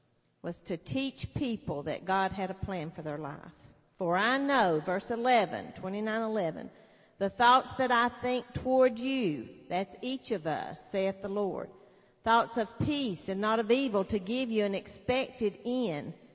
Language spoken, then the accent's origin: English; Taylorsville, North Carolina, United States; That's where we're from Taylorsville, North Carolina.